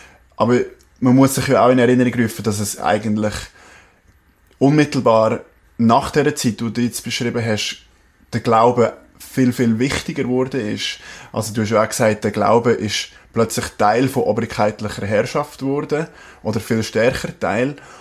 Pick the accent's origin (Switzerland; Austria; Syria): Switzerland; Erlinsbach; Gerade ich bin in Ernestbach aufgewachsen